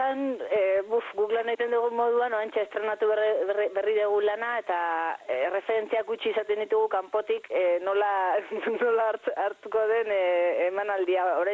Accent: Errenteria, Basque Country, Spain; gero ja poliki poliki ere lortu dugu gure herrian oreretan bertako antzokiak ere ba lekua uztea

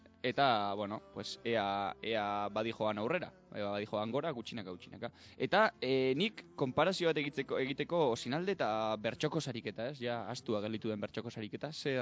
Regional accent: Basque Country, Spain; hau da Arabarra naiz eta ez naiz hemendik gehiegi atera

